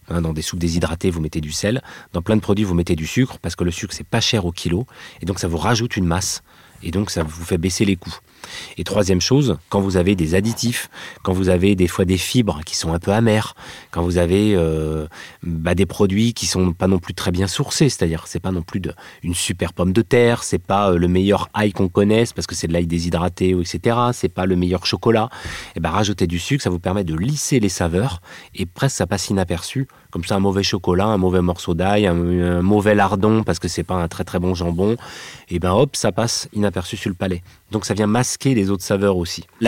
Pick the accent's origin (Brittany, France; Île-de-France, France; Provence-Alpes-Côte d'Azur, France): Brittany, France; Breton, alors, je vais pas vous dire.